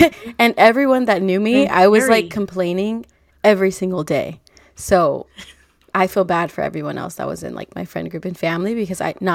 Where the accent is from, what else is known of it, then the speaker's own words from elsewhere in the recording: Cerritos, California, United States; I grew up in Cerritos